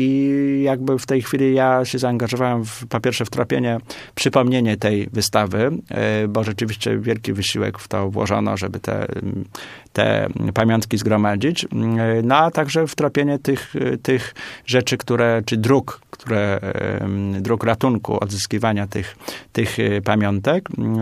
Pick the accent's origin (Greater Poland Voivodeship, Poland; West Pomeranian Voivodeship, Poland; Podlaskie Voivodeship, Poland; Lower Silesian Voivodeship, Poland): Greater Poland Voivodeship, Poland; Poznań; jako tu poznaniak